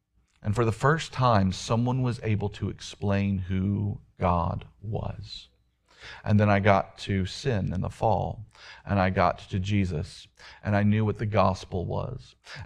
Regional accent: the South, United States; but I grew up in the South, so I thought I was a Christian.

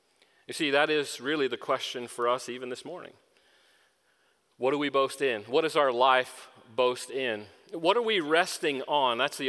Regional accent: Southern US, United States; I grew up in the South, so there is some sort of endearment to it.

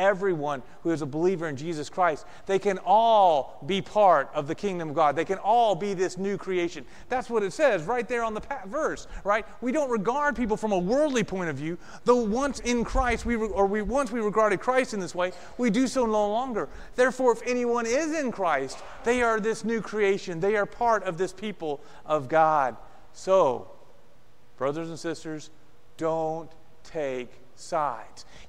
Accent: Texas, United States; I grew up in Texas, and there were people that ate certain things.

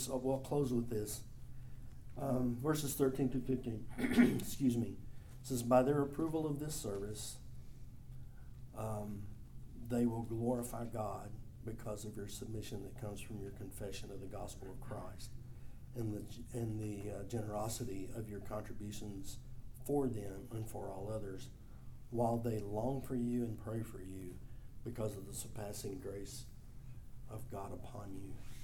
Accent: Longview, Texas, United States; I grew up in Longview, Texas, as I mentioned.

